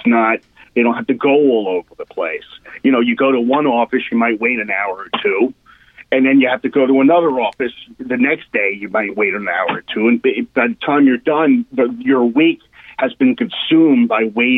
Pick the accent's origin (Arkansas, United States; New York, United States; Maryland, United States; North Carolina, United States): New York, United States; Dix Hills; I grew up in Long Island. Grew up in Dix Hills.